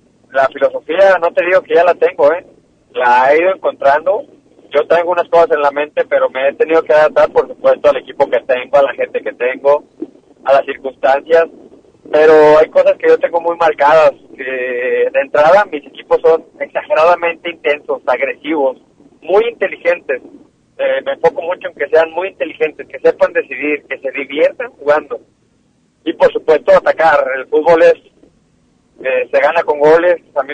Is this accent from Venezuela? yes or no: no; Mexico; pues uno como mexicano dice, bueno, pues por ser mexicano, ¿no? Por ser mexicano, nada.